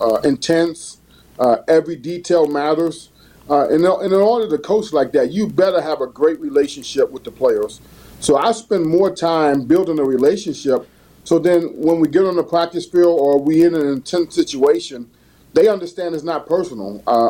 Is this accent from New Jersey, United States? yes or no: yes; Jersey City, New Jersey, United States; I'm from Jersey City, New Jersey, and grew up a Yankees fan